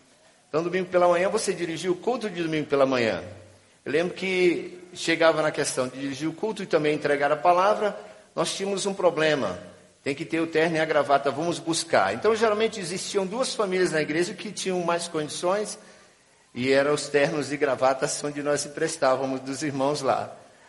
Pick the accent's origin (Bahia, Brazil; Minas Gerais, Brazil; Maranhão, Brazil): Maranhão, Brazil; São Luís; sou natural de São Luís do Maranhão, né?